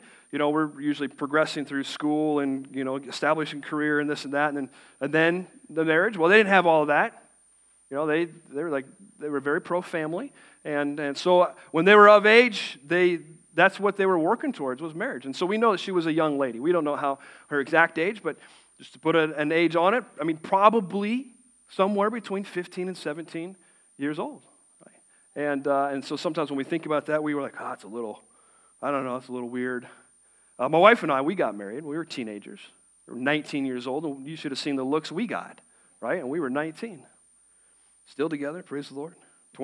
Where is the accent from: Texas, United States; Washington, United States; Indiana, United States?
Washington, United States; Seattle; I'm like, "I'm from the Seattle area."